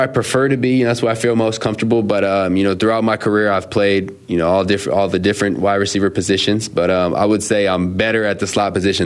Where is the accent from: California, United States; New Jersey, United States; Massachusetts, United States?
California, United States; Menlo Park; I am from a place called Menlo Park, California, which is mm-hmm. in the San Francisco Bay Area, and I grew up a 49ers fan